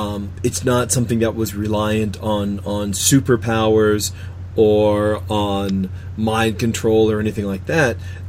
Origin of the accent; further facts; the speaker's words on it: United States; being an American last year, definitely.